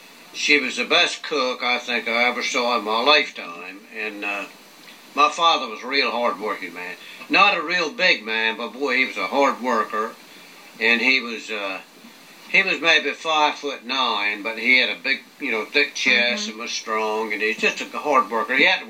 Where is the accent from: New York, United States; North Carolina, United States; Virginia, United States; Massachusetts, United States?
Virginia, United States; Chincoteague; born there; Well, I was born on Chincoteague in...